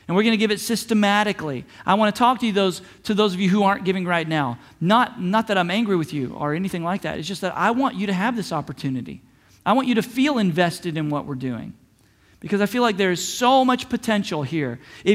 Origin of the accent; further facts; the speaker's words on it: the South, United States; Now, I was raised Southern Baptist in the South, okay?